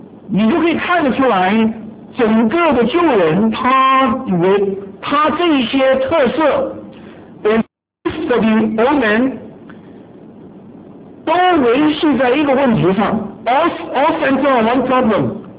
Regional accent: Taiwan; 我知道在我长大的台湾也好我这些年常去的中国大陆也好

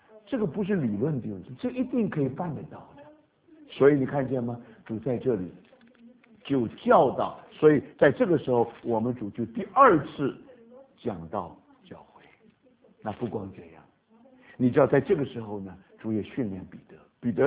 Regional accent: China; 我们中国人有一句话说门都没有，你懂什么意思吗？

